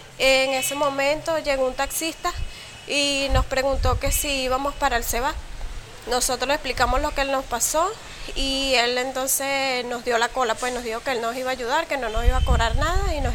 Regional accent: Aragua, Venezuela; moved away as an adult; now in Peru; tengo 23 años y vengo de Venezuela, del estado de Aragua.

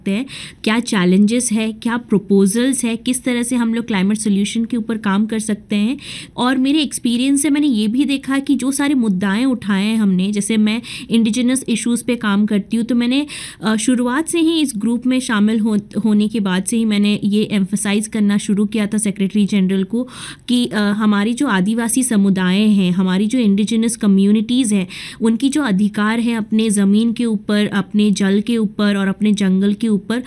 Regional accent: India; मैं इंडिया से हूँ

